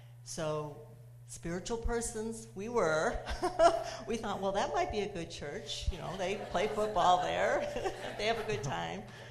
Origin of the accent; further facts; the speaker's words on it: DeMont, Indiana, United States; also born or lived in Crown Point; I grew up in DeMont. I lived right where the Dairy Queen is right now. But I was not saved. I moved to Crown Point and was married. And in 1970, we moved back here to DeMont.